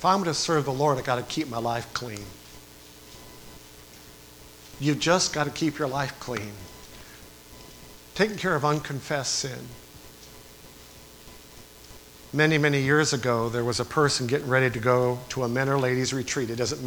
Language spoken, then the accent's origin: English; New York, United States; I'm from New York. We don't have anything like that.